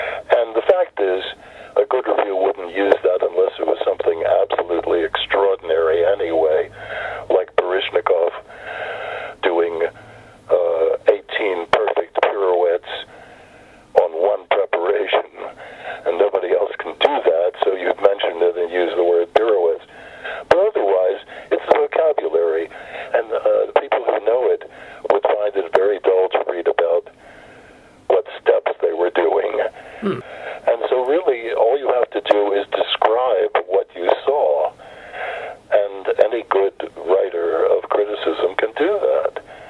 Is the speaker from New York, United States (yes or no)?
no; Baltimore, Maryland, United States; And I was lucky because I grew up in Baltimore, which was a tryout city.